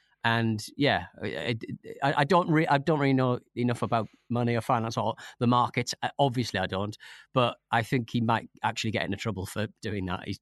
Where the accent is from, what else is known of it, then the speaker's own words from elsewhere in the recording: North East England, United Kingdom; moved away; When I'm not even from bloody Newcastle, I live down the road, you know. And my accent, every time I listen back to like a football ramble or something I'm on, I sort of go, God, my accent is so, it's changed so much since I left the North East.